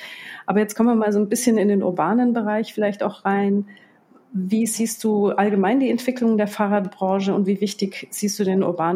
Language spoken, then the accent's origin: German; Kempten, Bavaria, Germany; Meine Heimatstadt.